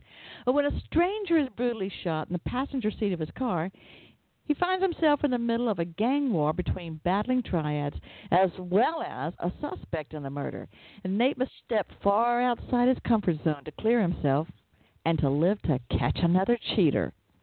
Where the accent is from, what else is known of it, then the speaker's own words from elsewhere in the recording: the South, United States; accent: Southern; Southern accent.